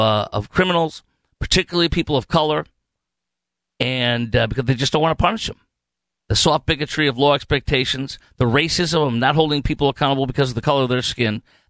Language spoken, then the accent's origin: English; Chicago, Illinois, United States; Look, I'm from Chicago. I fill in regularly on Chicago station.